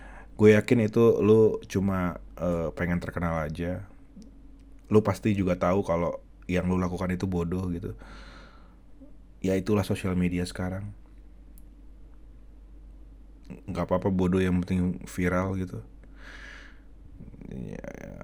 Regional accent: North Sumatra, Indonesia; Gue sebagai orang Batak, gue bangga.

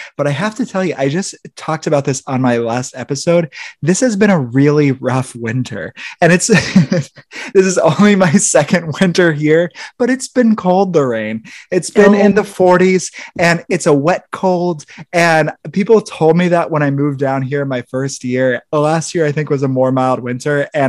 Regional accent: Terre Haute, Indiana, United States; also born or lived in Milwaukee / Chicago; I grew up in Terre Haute, Indiana, spent some time in Milwaukee, then Chicago.

